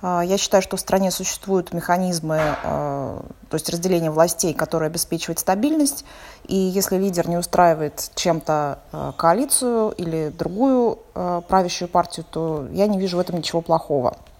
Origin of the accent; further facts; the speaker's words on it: Queensland, Australia; Я из Квинсленда.